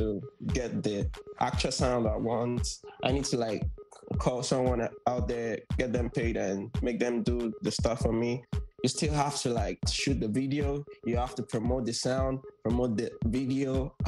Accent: Lagos, Nigeria; I'm 25, from Lagos, Nigeria. I was born May 27th, 1996.

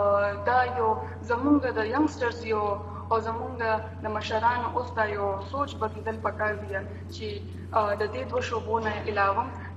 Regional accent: Mardan, Khyber Pakhtunkhwa, Pakistan; او زه د خیبر پختونخوا یو وړی کې شهر د مردان نه تعلق لرم،

